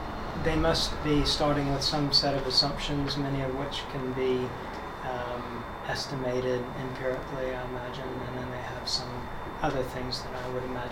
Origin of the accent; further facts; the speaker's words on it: United States; now in United Kingdom; obviously I'm from the States where our system is much different for paying for healthcare